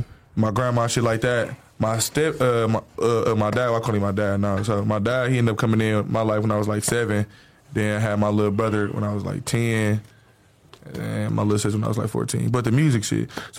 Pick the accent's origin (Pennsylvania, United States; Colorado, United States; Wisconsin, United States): Wisconsin, United States; Milwaukee; Yeah, I'm from Milwaukee.